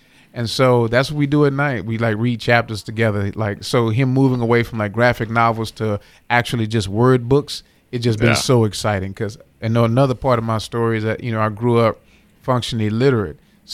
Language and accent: English; Texas, United States; now in Wisconsin, United States; Well, my family, I grew up in Texas, but I moved been in Wisconsin for close to 20 years.